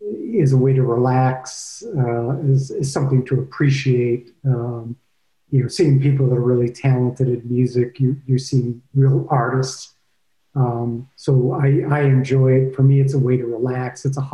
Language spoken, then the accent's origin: English; Ohio, United States; also born or lived in Boston / Michigan; I was born in Boston, Massachusetts. I went to high school in Ohio, and then I moved to Michigan.